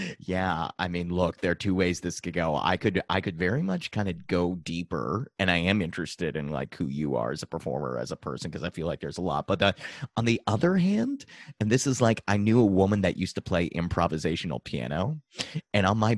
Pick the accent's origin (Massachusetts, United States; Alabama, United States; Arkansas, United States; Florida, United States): Massachusetts, United States; Dover; Yeah, I'm from Massachusetts too, actually.